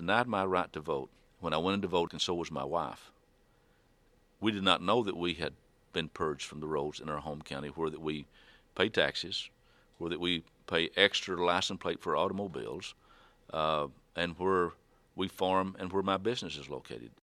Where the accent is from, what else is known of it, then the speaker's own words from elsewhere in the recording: Pall Mall, Tennessee, United States; I'm from Powell Mall, Tennessee, and former member of Congress, as well as state senate in the State House of Tennessee and former mayor of Byrdstown.